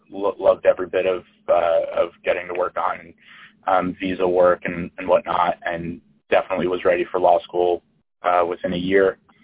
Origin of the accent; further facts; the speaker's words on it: New Jersey, United States; moved away as an adult; now in Los Angeles, United States; And I'm originally from New Jersey. I first came out to LA to go to USC.